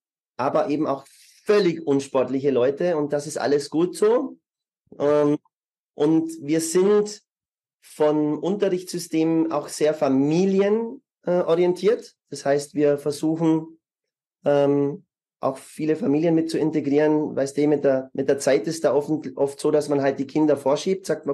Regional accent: Germany; Ich selber habe Sport studiert in München. Ich bin ursprünglich Deutscher.

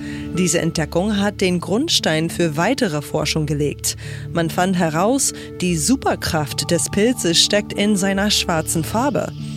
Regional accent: United States; in meiner Heimat, den USA

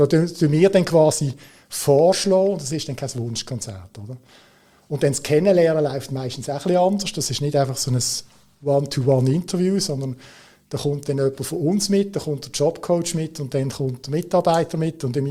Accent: Switzerland; Und dann schaust du so als Schweizer am Boden

